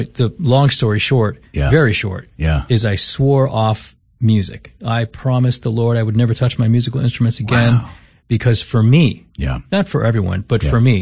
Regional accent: Chicago, Illinois, United States; I am originally from, I should have one of those bumper stickers on. I'm originally from Chicago.

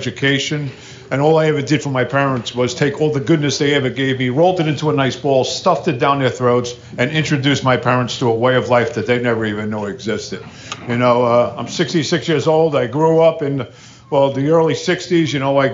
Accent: New Jersey, United States; I come from Jersey. I'll give you a little visual. Me and Mary Beth, we live 60 miles south of New York City on the Jersey Shore. Beautiful area. Locals, Chamber of Commerce, like to call it the Irish Riviera.

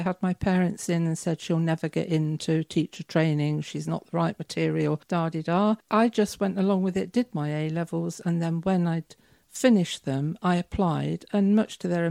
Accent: Leicester, East Midlands, United Kingdom; also born or lived in Exeter / Newcastle; Then when Dad left, I was five, and he got a job in Leicester, and we moved house to Leicester.

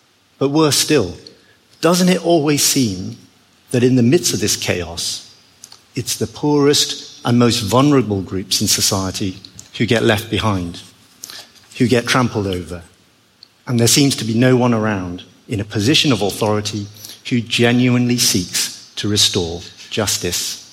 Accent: United Kingdom; as a British tourist, I discover that not everyone follows our hallowed tradition of forming an orderly queue

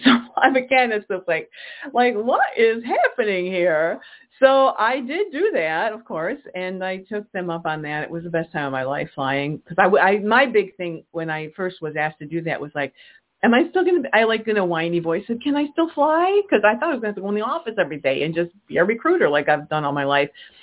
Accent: Rochester, New York, United States; I'm from Rochester, New York, so we have major top 100 companies here

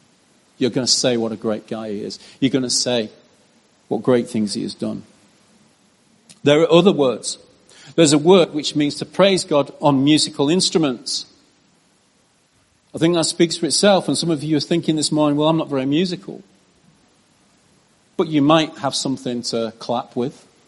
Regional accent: England, United Kingdom; it's quite foreign to us as English, as an English person, particularly. because English people tend to have come from a culture which are reserved.

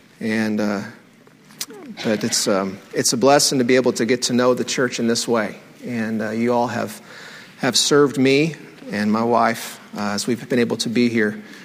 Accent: Indiana, United States; I was born and raised in Indiana. … is an ordained minister and pastored and preached in various places, and so I was a PK and growing up in church all my life.

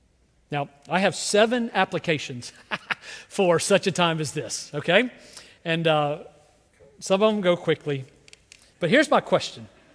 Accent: South Carolina, United States; I grew up in South Carolina. We were 50th in education when I grew up.

